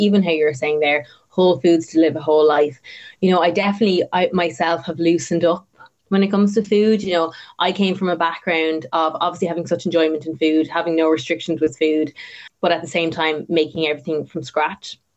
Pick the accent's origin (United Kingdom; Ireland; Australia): Ireland; Tipperary, Munster; I grew up in Tipperary. I'm actually here at the moment. We live in the middle of nowhere.